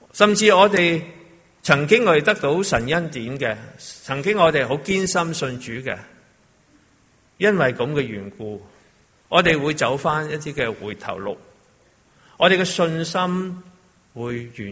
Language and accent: Cantonese; China; 我们知道我们是中国人